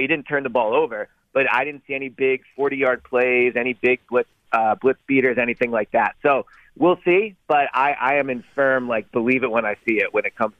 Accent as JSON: {"language": "English", "town": "Philadelphia", "region": "Pennsylvania", "country": "United States", "tie": "born or raised there", "said": "Yeah, so for the past 2 years, I grew up in Philly. I'm a public school product."}